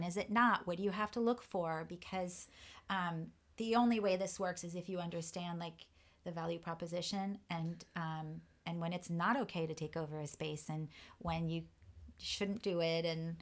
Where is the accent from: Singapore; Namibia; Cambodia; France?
France; Paris, Île-de-France; now in United States; I grew up in Paris, but all of my family is in the southeastern part of France, and that's where I spent most of my time after we moved to the U.S.